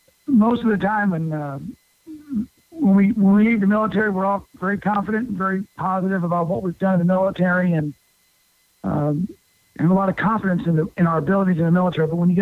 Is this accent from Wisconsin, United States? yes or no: no; St. Louis, Missouri, United States; now in New Jersey, United States; I'm from St. Louis, and we ended up in New Jersey because of the program Vets for Warriors.